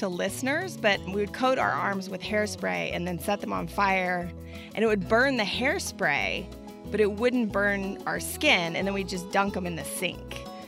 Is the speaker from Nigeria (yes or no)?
no; Austin, Texas, United States; born or raised there